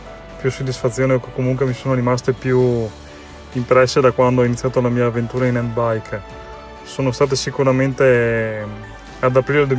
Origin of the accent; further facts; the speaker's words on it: Piove di Sacco, Veneto, Italy; perché comunque io sono di Piove di Sacco, però ho origini veneziane